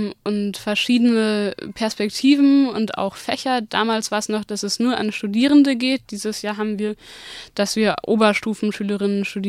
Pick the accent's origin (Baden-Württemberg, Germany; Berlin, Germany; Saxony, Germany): Saxony, Germany; Leipzig; moved away; ich komme eigentlich aus Leipzig